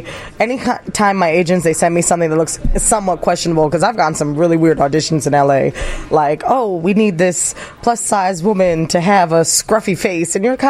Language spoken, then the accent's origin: English; East Coast, United States; I mean, and I'm from the East Coast, and I've seen all the shows in New York.